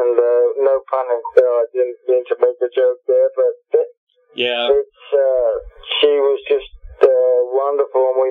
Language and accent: English; London, United Kingdom; Wally and I grew up in London